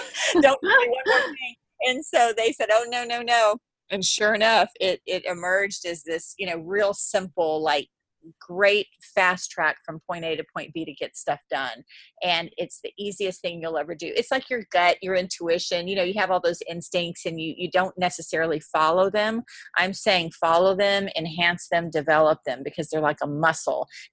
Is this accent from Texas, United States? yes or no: yes; Texas, United States; I'm from Texas